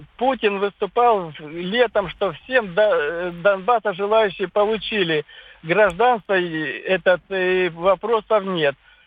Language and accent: Russian; Moscow, Russia; Нет, я москвич.